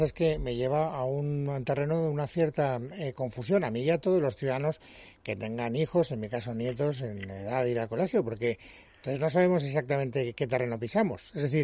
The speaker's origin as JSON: {"language": "Spanish", "country": "Spain", "said": "Por una parte somos españoles y la ley que aprueba el Congreso de los Diputados nos afecta, por otra parte vivimos en comunidades autónomas"}